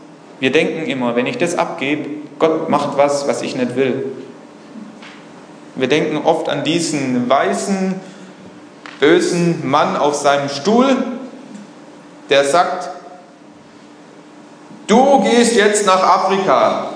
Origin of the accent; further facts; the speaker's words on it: Stuttgart, Baden-Württemberg, Germany; Ich komme aus dem Raum Stuttgart.